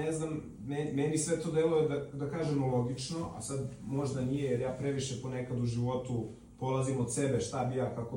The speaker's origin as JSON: {"language": "Serbian", "region": "Belgrade", "country": "Serbia", "tie": "born or raised there", "said": "sam rođen u Beogradu i živim u Beogradu"}